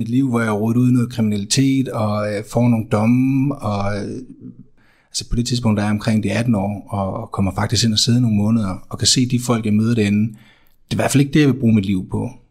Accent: Odense, Region of Southern Denmark, Denmark; højskolen ligger i Kolding, og jeg er fra Odense, så flytter jeg tilbage til Odense

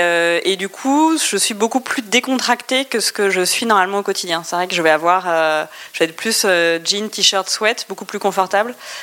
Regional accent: Brest, Brittany, France; born there; Je suis née à Brest et j'ai une grande passion pour les crêpes.

